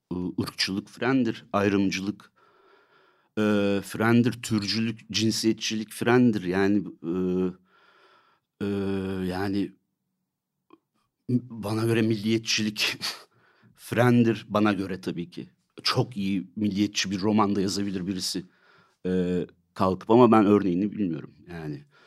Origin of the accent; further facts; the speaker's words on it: İzmir, Turkey; Gençliğime, İzmir'e döndüm. İzmirliyim ben.